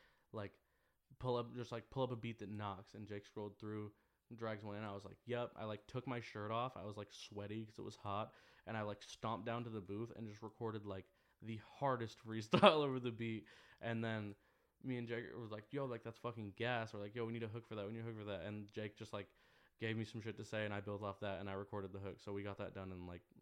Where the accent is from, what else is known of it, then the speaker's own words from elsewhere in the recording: Seattle, Washington, United States; growing up in North Seattle, it's like, that's like where I grew up. That's where all my friends are from. And like, we all like talk a different way.